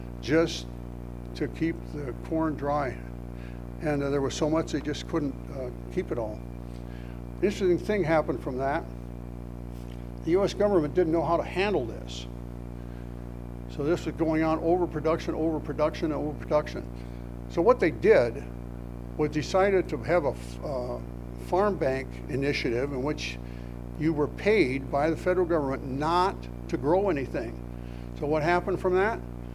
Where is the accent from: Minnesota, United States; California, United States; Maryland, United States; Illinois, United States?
Minnesota, United States; When I was a little boy growing up in Minnesota, off my father's farm there, we had a farm about 2 miles out of town